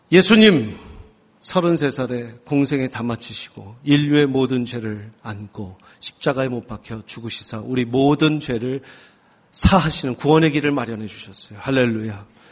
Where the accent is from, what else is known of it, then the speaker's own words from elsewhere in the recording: United States; 미국에서 왔어요. 제가 이렇게 조선인처럼 생겨도 미국에서 지낸 시간이 더 많아요.